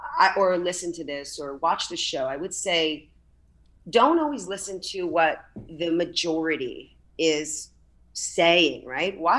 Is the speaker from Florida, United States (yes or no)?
yes; Miami, Florida, United States; And I'm from Miami and, you know, not born, but raised here.